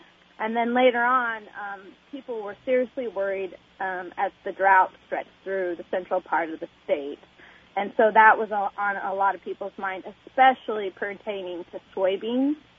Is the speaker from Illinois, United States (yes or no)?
yes; Nokomis, Illinois, United States; Well, I'm originally from Nokomis, Illinois, so Montgomery County, currently living in Christian County.